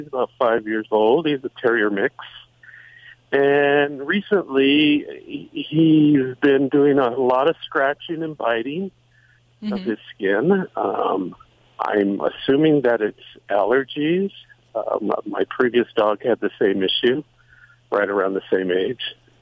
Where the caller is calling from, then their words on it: Westwood, California, United States; I'm currently in Westwood.